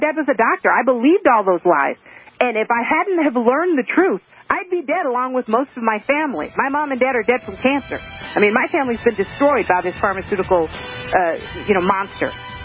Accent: Cleveland, Ohio, United States; My family hails from South Carolina, and I was raised in Cleveland, so it's kind of a little switch up there.

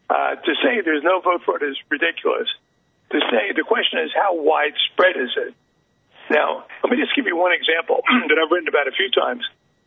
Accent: Newark, New Jersey, United States; I'm from Newark, New Jersey, which may be the most corrupt city in America.

